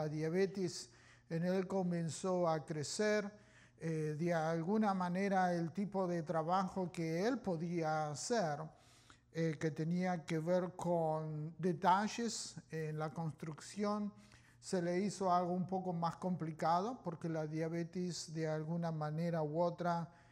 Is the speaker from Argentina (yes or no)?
yes; Argentina; Creciendo en Argentina, una de las cosas que, digamos, he podido experimentar es justamente ver a mi papá, ¿no?